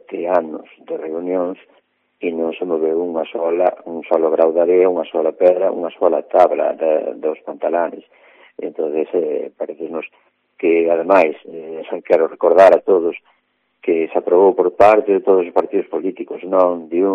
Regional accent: Foz, Galicia, Spain; pois que somos de Foz

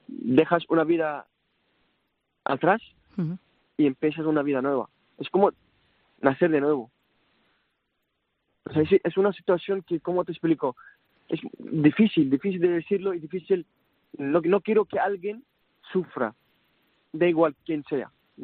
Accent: Syria; Spanish is a second language; cuando era niño en Siria, antes de guerra, o sea, pensaba, yo hacía teatro en Siria y tenía sueños

